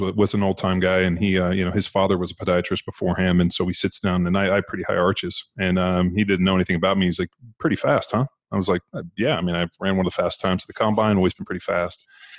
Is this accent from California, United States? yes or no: yes; California, United States; I'm from California, and I'm more than happy to do all these, you know.